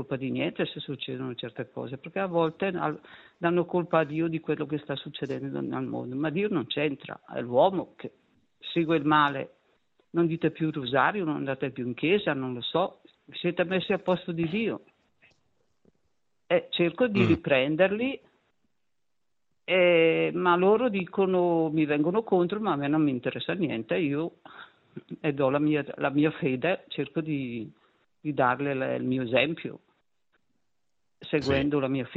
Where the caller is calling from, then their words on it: Brescia, Lombardy, Italy; sono di Brescia, di Brescia.